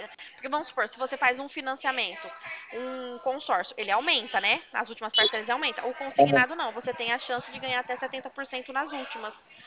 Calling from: São Paulo, Brazil; do estado de São Paulo

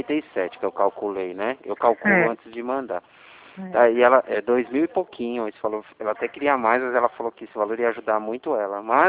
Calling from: Atibaia, São Paulo, Brazil; eu sou aqui de Atibaia

